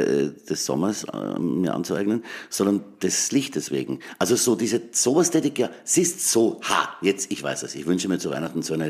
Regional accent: Graz, Styria, Austria; Hoffentlich sehen wir uns ja dann in meiner Heimatstadt Graz.

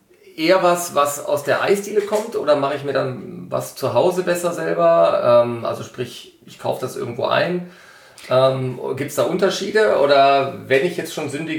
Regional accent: North Rhine-Westphalia, Germany; heißt das ja bei uns im Ruhrgebiet

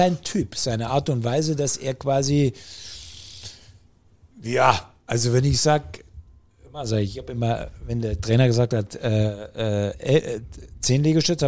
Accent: Bavaria, Germany; ich komme ja aus Bayern. Und wenn man als bayerisches Kind groß wird

